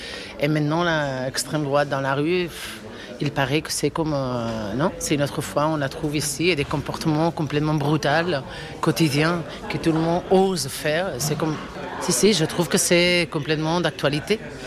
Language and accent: French; Barcelona, Catalonia, Spain; French is a second language; Nous, on est des Européennes, classe moyenne, blanc, avec une famille, entre guillemets, normale.